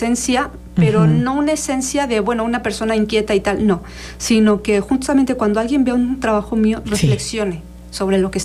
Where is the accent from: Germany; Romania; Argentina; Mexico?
Mexico; Los mexicanos somos más, los latinoamericanos somos más uh-huh. de colores ocres, tierras, porque pues es nuestra raíz también.